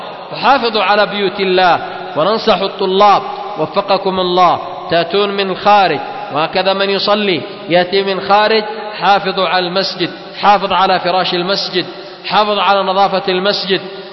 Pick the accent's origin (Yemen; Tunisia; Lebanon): Yemen; أو المعروفة عندنا في اليمن بلهجة الخلب هذه تعتبر طاهرة